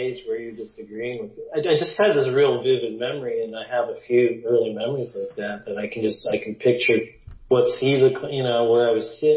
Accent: Wooster, Ohio, United States; Yeah, we're from this college town. My dad's a college professor now. Worcester, Ohio.

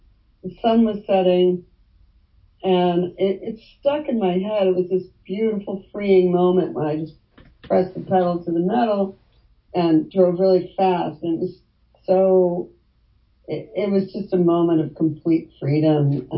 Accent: Ohio, United States; And I was never able to drive really fast, and I'm from Ohio.

